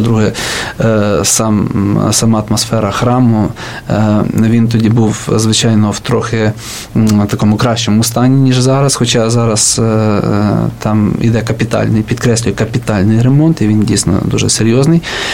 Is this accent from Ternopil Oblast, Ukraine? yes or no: yes; Ternopil Oblast, Ukraine; now in Kyiv, Ukraine; тому що я не збирався повертатися на свою батьківщину. Я з Тернопільщини, якщо слухачі цього не знають.